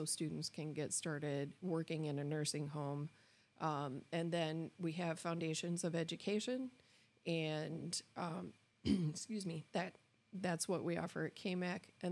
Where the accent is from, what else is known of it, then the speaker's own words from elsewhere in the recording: New York, United States; I'm originally from Western New York.